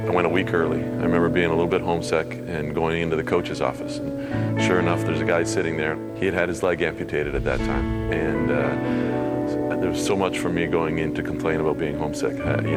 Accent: Niagara Falls, Ontario, Canada; The day after, he came to Niagara Falls, my hometown.

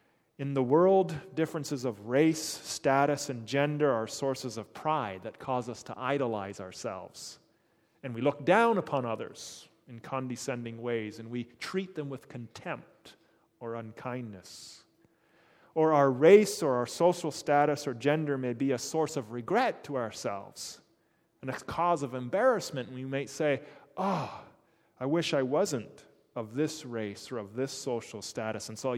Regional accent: Canada; oh, this is my wife and we're from Canada

